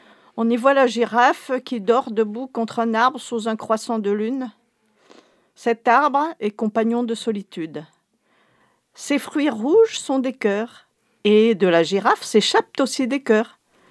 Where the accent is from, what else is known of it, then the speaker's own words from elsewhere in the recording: Papeete, French Polynesia; je suis donc originaire de Tahiti. J'ai vécu toute mon enfance à Tahiti. Je suis née à Papeete.